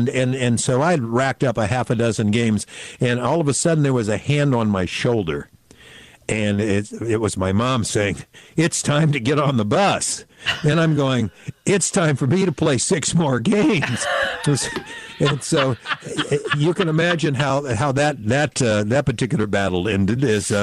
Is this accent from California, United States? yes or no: yes; Modesto, California, United States; We grew up in Modesto